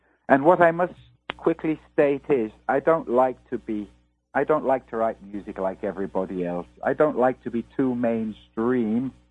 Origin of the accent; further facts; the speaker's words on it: London, United Kingdom; born there; I was born in Islington, in London, North London. And my father was a Nigerian. And my mother was a British woman.